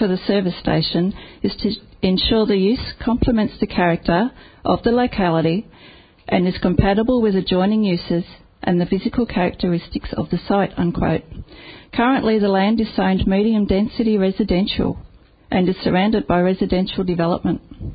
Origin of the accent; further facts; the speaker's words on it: Redland Bay, Queensland, Australia; I'm from Redland Bay.